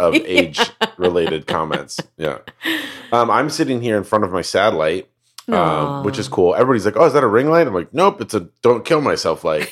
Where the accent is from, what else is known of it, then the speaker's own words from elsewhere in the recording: Colorado, United States; the weird part is like I'm from Colorado.